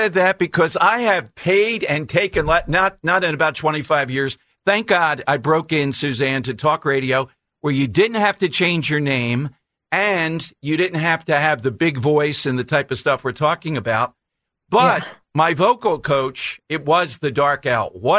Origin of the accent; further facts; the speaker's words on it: Philadelphia, Pennsylvania, United States; accent: Philadelphia; Is it that different than what I've grown up with, all my the Philadelphia accent, which we know?